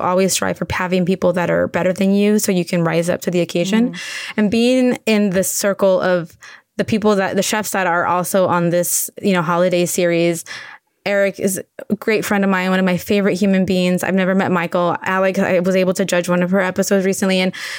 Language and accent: English; Tijuana, Baja California, Mexico; English is a second language; I mean, I learned English watching Julia Child on TV in Tijuana. So I'm ESL and we learned English watching the Cape, you know, public broadcast TV